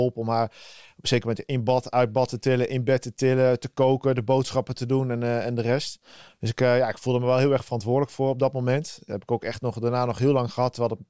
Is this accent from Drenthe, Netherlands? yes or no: yes; Drenthe, Netherlands; also born or lived in The Hague; Ik ben geboren in Den Haag. Uiteindelijk op mijn 7e ben ik verhuisd naar Drenthe. Samen met mijn moeder mee en mijn stiefvader.